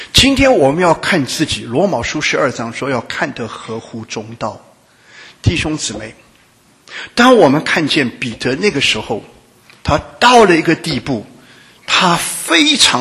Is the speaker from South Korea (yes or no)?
no; Shanghai, China; moved away; also born or lived in Guangdong / Taiwan; 因为我生在广东，长在上海，然后在解放之前我们就搬到台湾，一搬呢从1949年到下一次到中国是1985年。